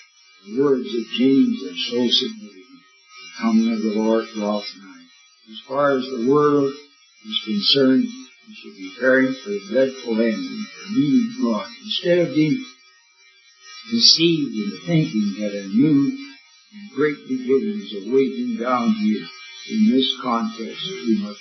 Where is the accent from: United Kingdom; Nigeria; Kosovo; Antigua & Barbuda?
Kosovo; Kosovars are Albanians. We are divided from Albania. We were divided from Albania after World War I.